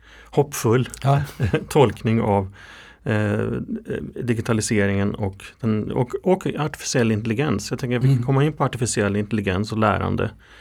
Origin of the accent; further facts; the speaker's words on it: Kristinehamn, Värmland, Sweden; En i Södertälje och en i Kristinehamn där jag kommer ifrån.